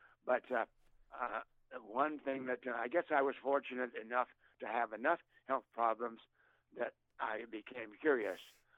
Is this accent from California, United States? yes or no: yes; Pomona, California, United States; also born or lived in Grand Junction, United States; I was born in Grand Junction, Colorado. I spent a few years there, and I spent most of my time in Pomona, California.